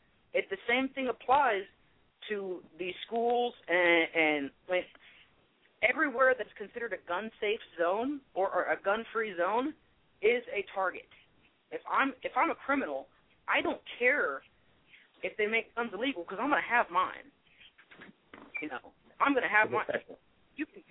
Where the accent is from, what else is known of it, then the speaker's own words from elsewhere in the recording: Houston, Texas, United States; I grew up in Houston, okay? Fairly populous, you know, metropolitan city.